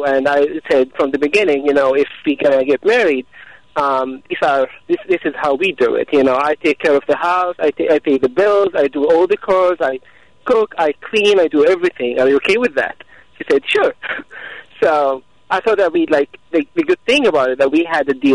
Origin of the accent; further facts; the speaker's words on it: Saudi Arabia; English is a second language; I'm originally from Saudi Arabia.